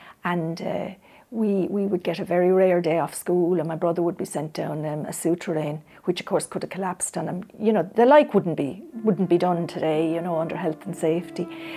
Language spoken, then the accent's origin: English; Carrick-on-Suir, Munster, Ireland; also born or lived in Waterford, Ireland; I was born actually in Waterford City, unlike my siblings who were actually born in Carrick and Shore.